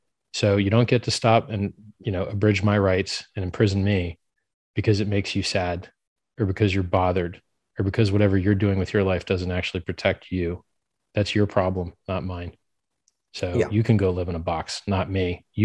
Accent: United States; I'm from America. I don't know none of these people you're talking about, bro.

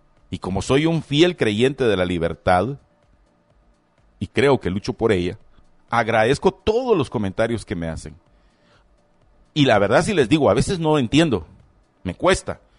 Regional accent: Guatemala; Yo soy moreno, yo no puedo esconder mi origen. Yo soy chapín. Tan chapín como cualquier otro que haya nacido aquí y que sea blanco y de ojos verdes y que mida 1.95.

